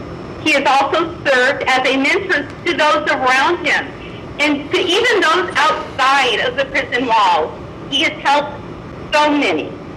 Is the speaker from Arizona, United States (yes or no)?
yes; Lake Havasu City, Arizona, United States; Joseph and I grew up in Lake Havasu City, where we boated and rode bikes.